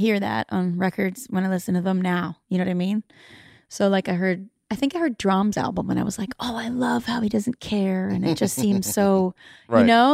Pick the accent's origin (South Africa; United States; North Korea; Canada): Canada; born there; You know, my parents are immigrants. Mm-hmm. I was born in Canada.